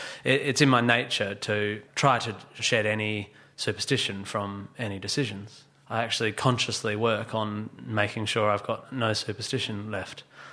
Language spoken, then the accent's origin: English; Australia; So I come from Australia.